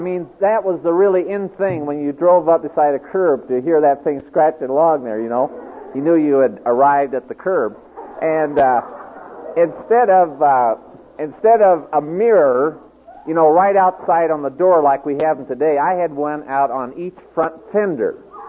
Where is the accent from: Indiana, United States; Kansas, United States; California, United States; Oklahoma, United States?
Kansas, United States; also born or lived in Iowa; I grew up down a little town. I was born in Iowa, but I grew up in a little town in southeast Kansas.